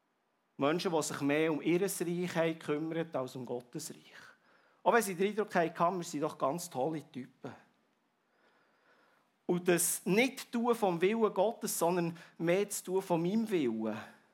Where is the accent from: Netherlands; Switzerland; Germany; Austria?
Switzerland; Und Leute, das sind wir Schweizer extrem gut im Tun.